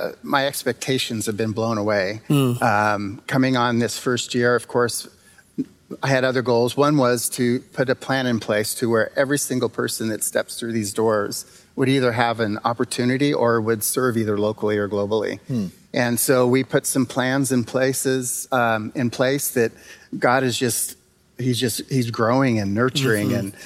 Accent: California, United States; moved away as an adult; Yeah, well, I guess I should start with a confession. I'm from California.

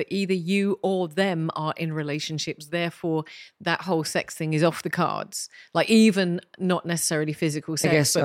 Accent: England, United Kingdom; in English, as an English person, there is a whole undercurrent of language that most foreigners, even when they speak English, don't understand.

